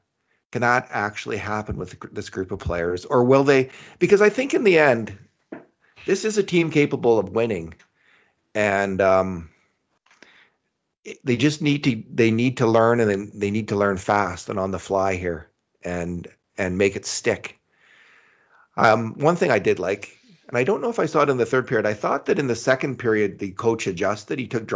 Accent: Canada; That's being a Canadian. Being a Canadian is staying up 8 o'clock and staying up late.

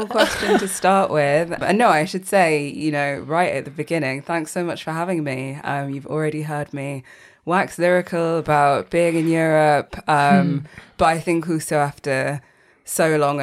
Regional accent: Leicester, East Midlands, United Kingdom; So I was born in Leicester in the Midlands. That's where I grew up. That's where a lot of my family still are, most of my family.

